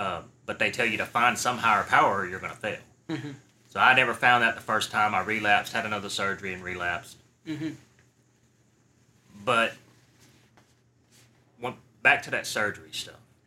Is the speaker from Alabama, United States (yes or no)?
yes; Athens, Alabama, United States; I'm from there, smaller town, Huntsville. It's the big city close to where I'm from. Athens is the small town.